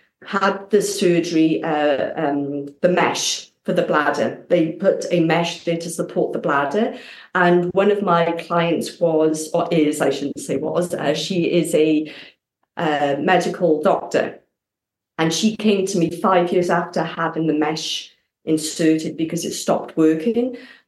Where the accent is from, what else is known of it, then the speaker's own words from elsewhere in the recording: Wales, United Kingdom; because I'm from Wales, but Wales didn't make the championship.